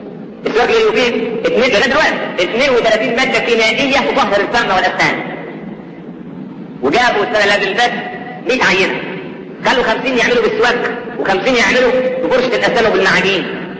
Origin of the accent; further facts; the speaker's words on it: Egypt; احنا كمصريين